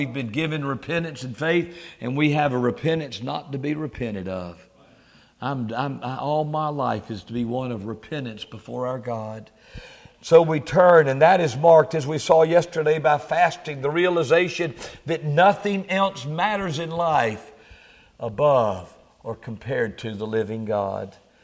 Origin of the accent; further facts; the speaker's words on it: the South, United States; Now, I realize that I'm from the South and I'm a little more emotional.